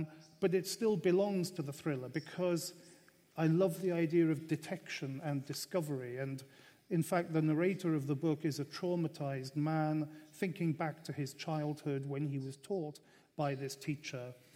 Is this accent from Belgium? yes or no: yes; Belgium; first language French; English is a second language; I was brought up in Belgium. I was brought up speaking French